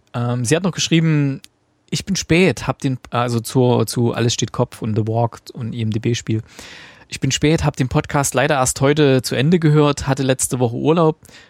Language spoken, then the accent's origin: German; Germany; Und ich bin ja in der DDR groß geworden.